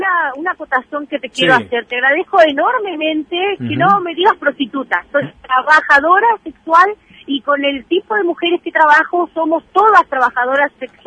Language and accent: Spanish; Fray Bentos, Río Negro, Uruguay; Soy oriunda de la ciudad de Fray Bentos.